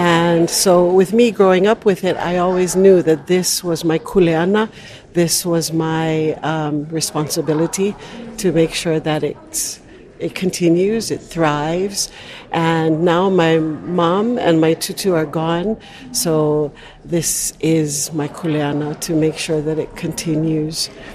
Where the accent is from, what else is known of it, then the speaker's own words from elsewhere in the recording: Honolulu, Hawaii, United States; I am from Honolulu, Oahu, Hawaii